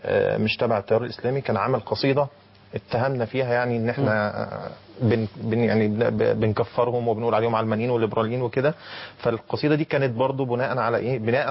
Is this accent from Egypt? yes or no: yes; Alexandria, Alexandria Governorate, Egypt; أنا من جذور صعيدية، يعني الجذور صعيدة، بس أنا اتولدت في اسكندرية وعشت طول عمري فيها يعني.